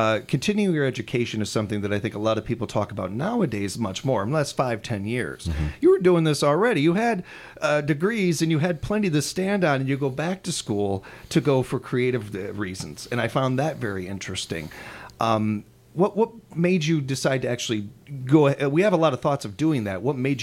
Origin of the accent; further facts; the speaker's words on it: United States; that's the way a lot of us Americans kind of picture it and stuff sometimes.